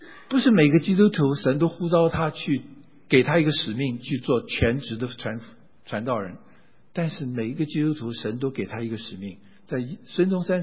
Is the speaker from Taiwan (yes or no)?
yes; Taiwan; 因为我从小在台湾冬天都没有暖气的，冬天都是40到50度的台湾，而且下雨